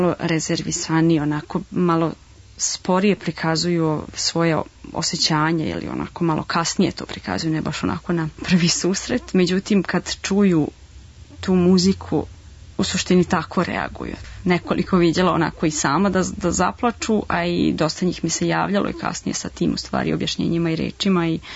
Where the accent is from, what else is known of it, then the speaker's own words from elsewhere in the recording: Serbia; Kod nas u Srbiji mi nemamo amaterske orkestre